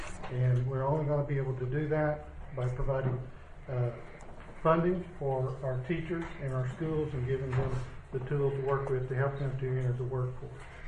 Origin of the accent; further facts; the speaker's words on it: Oklahoma, United States; I grew up in Seminole County, graduated from Lyman High School. I'm a small businessman. I'm an attorney there in Wewoka, and that's where my roots are.